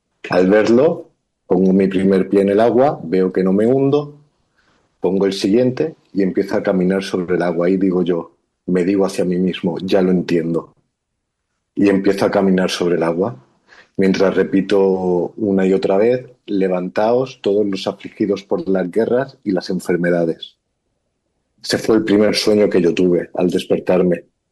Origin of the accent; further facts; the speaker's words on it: Alicante, Valencian Community, Spain; tengo 40 años, soy de Alicante, de España, y soy una persona altamente creyente en las leyes espirituales universales